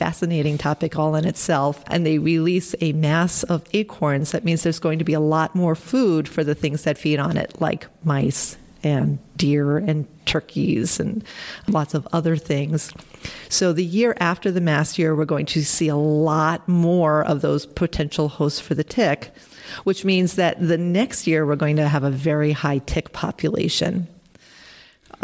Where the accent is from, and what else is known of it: Long Island, New York, United States; born or raised there